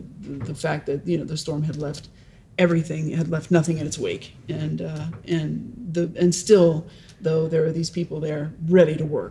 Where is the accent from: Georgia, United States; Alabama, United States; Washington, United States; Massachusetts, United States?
Georgia, United States; Atlanta; also born or lived in North Carolina / Tennessee; Now I'm from Atlanta. I'm not in Appalachia, but I have grown up.